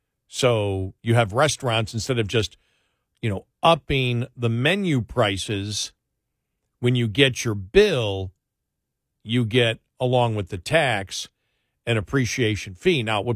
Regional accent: Buffalo, New York, United States; because I grew up in Buffalo, and a lot of people I know are season ticket holders of the Bills.

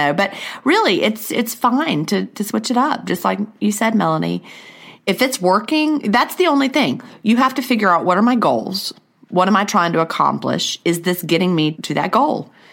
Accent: Australia; I am Australian, and I am so invigorated by how influential and helpful podcasts can be.

